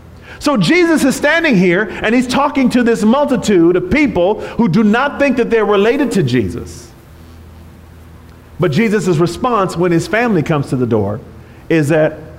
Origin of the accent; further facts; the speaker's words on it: California, United States; born there; My mother was from Arkansas. My father was from Alabama. They met in California. I was born here in California.